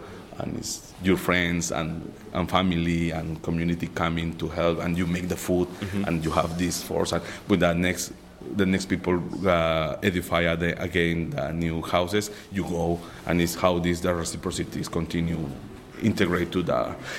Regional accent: Peru; English is a second language; now in Vancouver, Canada; I'm an archaeologist from Peruvian archaeologist, and I'm working now in UBC 2 years ago.

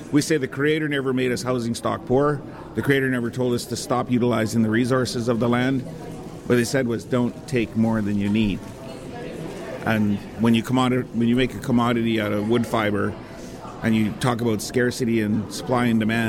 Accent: Edson, Alberta, Canada; also born or lived in Brampton, Canada; I'm an Indigenous practicing professional forester. I was born in Brampton, Ontario, raised in Edson, Alberta for most of my life to high school.

